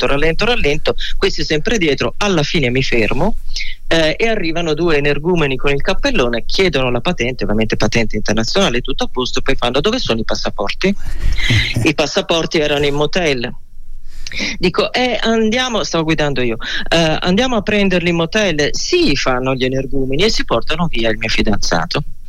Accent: New York, United States; E io, da New York ovviamente

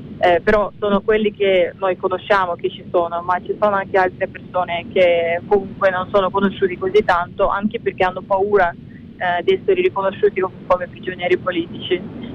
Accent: Belarus; Italian is a second language; il mio paese ormai è diventato un paese prigione, lo posso chiamare solo così

